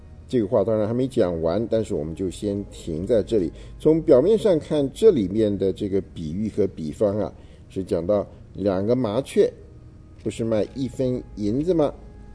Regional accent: China; 那当然，我们从中国来

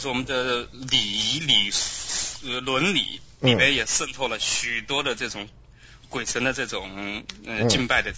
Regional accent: China; 那为什么我们中国人去好像又没有神呢？

